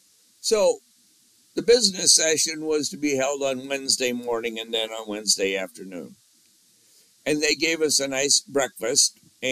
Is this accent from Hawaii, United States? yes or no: no; Illinois, United States; And he was surprised when I said I was from Illinois.